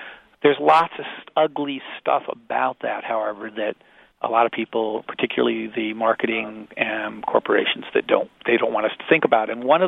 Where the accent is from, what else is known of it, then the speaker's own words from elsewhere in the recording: Indiana, United States; I'm from Indiana, and I grew up, you know, like everybody else, hearing about, you know, pollution in Gary, Indiana, and pollution in Pittsburgh